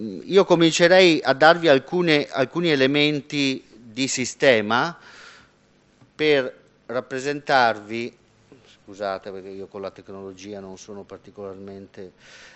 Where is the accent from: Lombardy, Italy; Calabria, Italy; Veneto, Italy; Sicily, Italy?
Calabria, Italy; Io vengo dalla Calabria